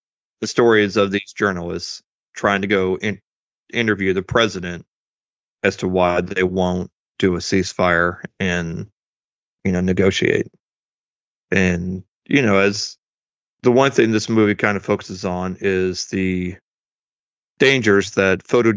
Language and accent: English; Springfield, Missouri, United States; I come to find out is from my hometown of Springfield, Missouri.